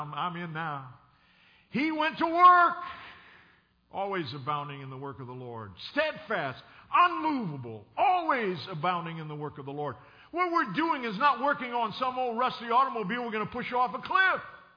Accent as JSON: {"language": "English", "region": "Louisiana", "country": "United States", "accent": "Cajun", "said": "It took me a long time to overcome my Cajun accent, and every once in a while it comes back."}